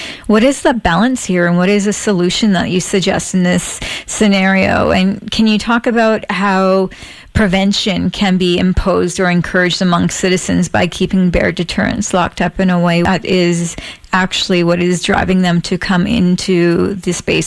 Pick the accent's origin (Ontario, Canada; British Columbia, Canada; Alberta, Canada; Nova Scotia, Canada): British Columbia, Canada; Port Hardy; I remember as a child growing up in Port Hardy